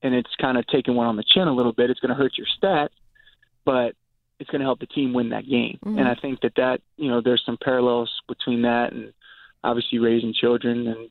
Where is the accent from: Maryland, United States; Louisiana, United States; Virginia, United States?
Virginia, United States; I was a big Cal Ripken Jr. growing up in Virginia, a big Cal Ripken Jr. fan